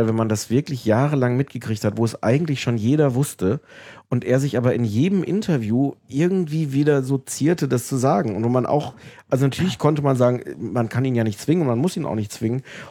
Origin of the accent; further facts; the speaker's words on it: Osnabrück, Lower Saxony, Germany; Nee, Osnabrück.